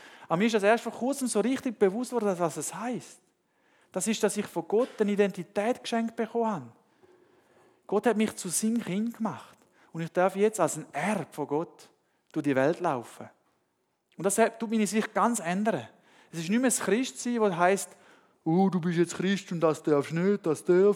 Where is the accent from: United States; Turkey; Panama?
Panama; also born or lived in Germany / Switzerland; Und ich habe 20 Jahre in Panama gelebt. Ich bin dort aufgewachsen, ich habe zwar Deutsch gelernt, zu Hause, wir haben zu Hause Deutsch gelernt, bin dort in der Schule, ganz normal auf Spanisch. Und dann bin ich mit 21 in die Schweiz gekommen, zum Studieren.